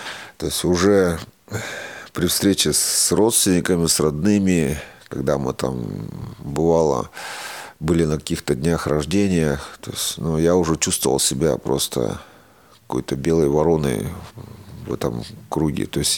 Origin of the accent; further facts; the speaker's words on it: Argayash, Chelyabinsk Oblast, Russia; born there; Я родился в России, в Челябинской области, в небольшом поселке Аргаяш.